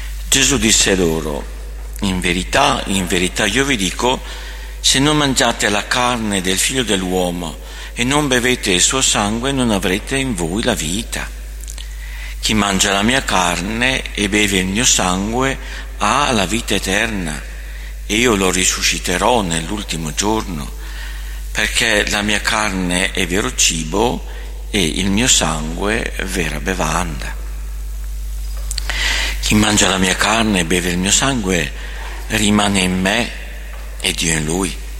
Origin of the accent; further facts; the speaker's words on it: Rome, Lazio, Italy; sono di Roma, nato da famiglia modesta, soprattutto economicamente. Mia madre catechista mi imponeva la Chiesa Cattolica e quindi il catechismo, la corale, l'oratorio.